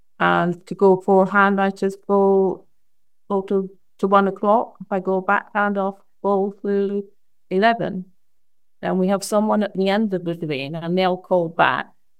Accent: Scotland, United Kingdom; born there; as you can tell by my accent, I was actually born in Scotland.

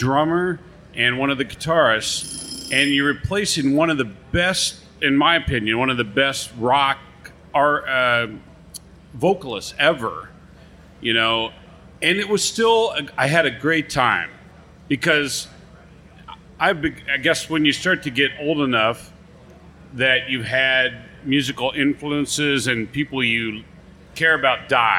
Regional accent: Kansas, United States; But I am from Kansas, and I went and saw … right around Christmas last year, 4 miles from my house.

